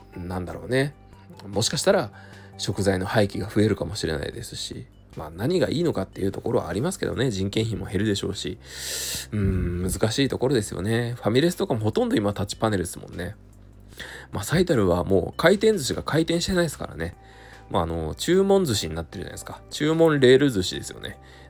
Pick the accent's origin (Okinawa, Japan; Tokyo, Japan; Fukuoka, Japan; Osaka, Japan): Fukuoka, Japan; Kurume; うちの地元はね、福岡県の久留米市ですけど、